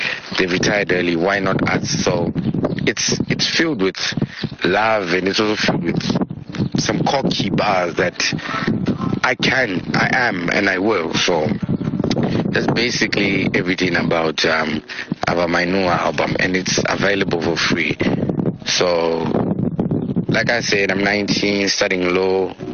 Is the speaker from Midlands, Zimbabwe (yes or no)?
no; Harare, Zimbabwe; now in Cyprus; I'm from Harare, currently based in Old Cyprus, studying international law. I'm 19 years old